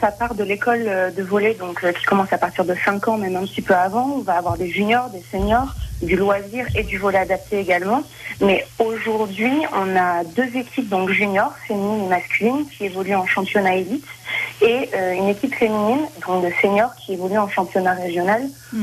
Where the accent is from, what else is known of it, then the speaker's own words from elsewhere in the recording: Nice, Provence-Alpes-Côte d'Azur, France; avant d'arriver dans les Landes, moi, je venais de Nice